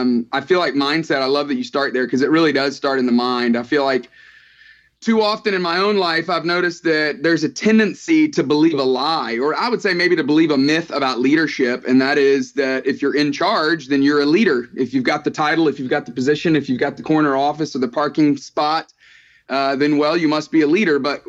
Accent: Tuscaloosa, Alabama, United States; I grew up in Tuscaloosa, Alabama, which this time of year, a lot of talk about football in that little town.

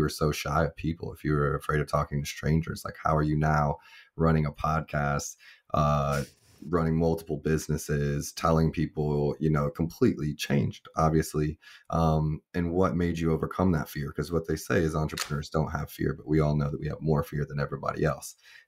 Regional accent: Canada; now in Kansas City, United States; I'm Canadian, by the way.

